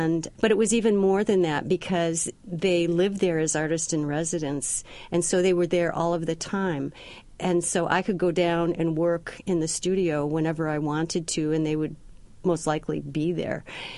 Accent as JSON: {"language": "English", "town": "Syracuse", "region": "New York", "country": "United States", "also_born_or_lived": "Colorado", "said": "I'm from Syracuse, New York."}